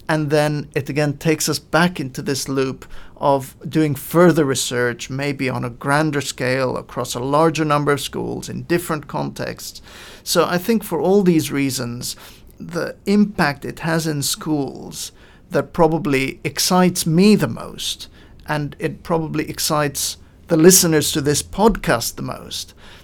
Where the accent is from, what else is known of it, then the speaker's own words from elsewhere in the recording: Lebanon; I grew up in Lebanon in the Middle East. I grew up during the war years